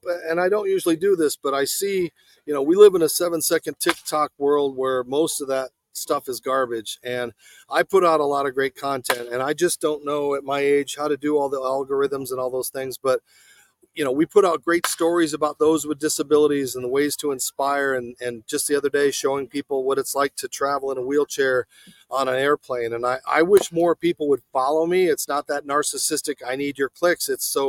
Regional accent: Arizona, United States; So I'm putting on a football camp with a former NFL player in Arizona, my hometown. It'll be nice to go back

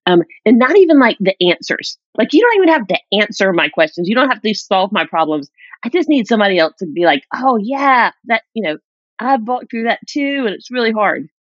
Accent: South Carolina, United States; now in Atlanta, United States; I'm from South Carolina. I live in Atlanta now.

